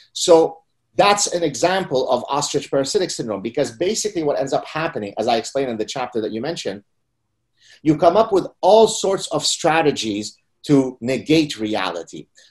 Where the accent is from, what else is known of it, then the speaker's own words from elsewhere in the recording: Lebanon; first language Arabic; English is a second language; remained, doggedly in Lebanon, because Lebanon was our homeland. We were completely Arabic in our culture. My mother tongue is Arabic. We've been in the land for thousands of years.